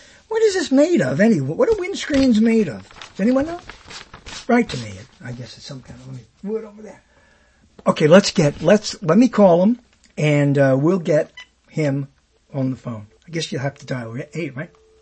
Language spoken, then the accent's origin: English; Brooklyn, New York, United States; everyone knows I'm from Brooklyn, and I went to Burbank just like you